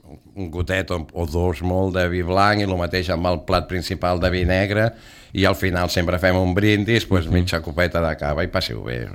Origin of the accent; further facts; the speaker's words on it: Barcelona, Catalonia, Spain; jo vaig néixer a Sarrià, que era un poble que a Barcelona es va annexionar.